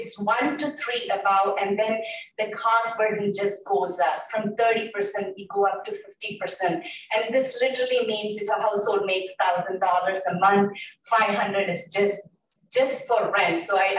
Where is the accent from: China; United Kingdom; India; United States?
India; I grew up in India. We have a completely different definition.